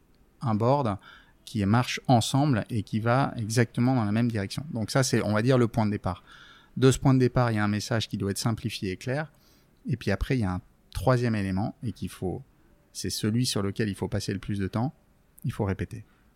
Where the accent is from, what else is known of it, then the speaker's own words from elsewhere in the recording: Nouvelle-Aquitaine, France; Limousin, c'est un peu plus que mon enfance parce que c'est ma vie. Aujourd'hui, j'y retourne très régulièrement. C'est là où je me ressource.